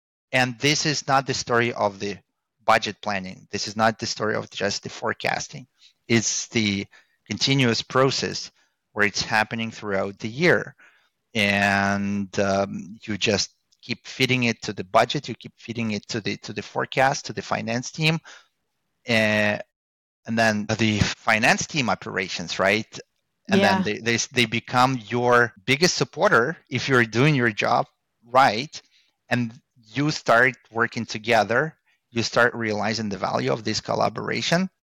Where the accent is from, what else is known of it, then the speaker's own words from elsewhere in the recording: Montreal, Quebec, Canada; And it's funny, I'm from Montreal.